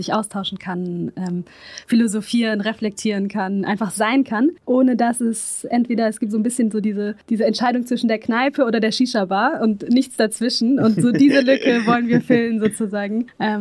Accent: Freiburg, Baden-Württemberg, Germany; Ich bin in Littenweiler und im Freiburger Osten sozusagen aufgewachsen

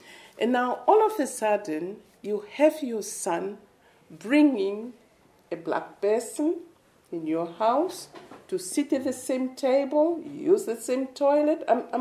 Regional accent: Namibia; As I said earlier, we are both born and bred in Namibia. So we know our communities. We know the mentalities.

